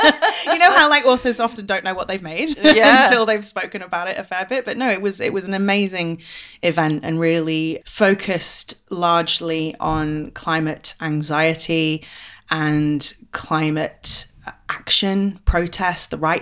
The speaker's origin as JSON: {"language": "English", "town": "Sheffield", "region": "Yorkshire and the Humber", "country": "United Kingdom", "tie": "born or raised there", "also_born_or_lived": "Manchester / London", "said": "like I was born in Sheffield in the UK, and I grew up there, and I studied in Manchester and then again in London, and I was an actor in London for a long time."}